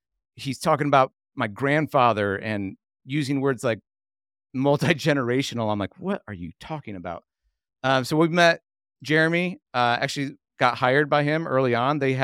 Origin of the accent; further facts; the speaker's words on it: Kentucky, United States; I grew up here in Northern Kentucky with met my wife through the ministry of Young Life.